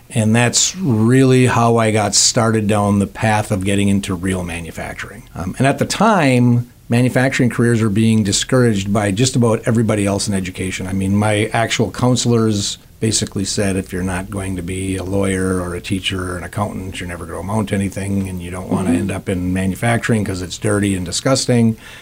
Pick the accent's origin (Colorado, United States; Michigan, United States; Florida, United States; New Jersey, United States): Michigan, United States; Ishpeming; And you worked in my hometown.